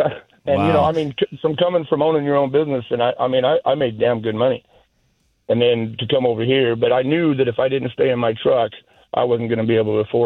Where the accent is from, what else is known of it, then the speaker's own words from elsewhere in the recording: Yakima, Washington, United States; Well, I'm actually from Yakima, Washington, but I've had a business over in New Hampshire for the last 2.5 years